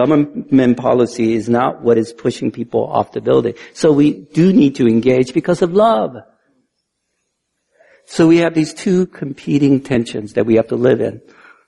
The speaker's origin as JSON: {"language": "English", "country": "United States", "said": "And I am an American, and I pledge allegiance to who we are in America."}